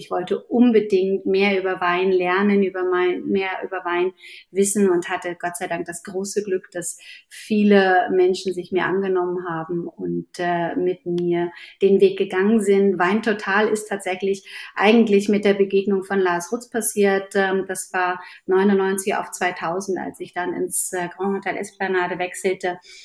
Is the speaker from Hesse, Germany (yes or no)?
no; Rostock, Mecklenburg-Vorpommern, Germany; Ich bin ein Kind des Nordens. Ich bin in Rostock geboren und an der Küste groß geworden.